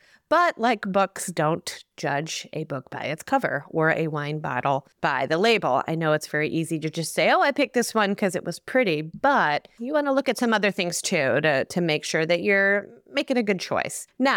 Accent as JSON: {"language": "English", "region": "New Jersey", "country": "United States", "tie": "born or raised there", "lives_now": "Sonoma County, United States", "said": "I am back in Sonoma County, California after traveling to my home state of New Jersey last week."}